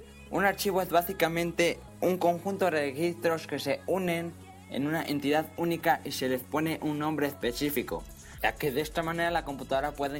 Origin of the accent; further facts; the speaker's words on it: Spain; Soy español y sé más sobre usted de esto.